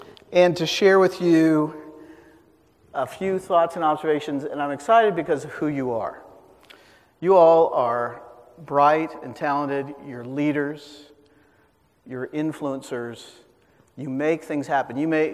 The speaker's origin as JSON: {"language": "English", "town": "Kansas City", "region": "Missouri", "country": "United States", "tie": "born or raised there", "said": "I grew up in the Midwest. I grew up outside of Kansas City."}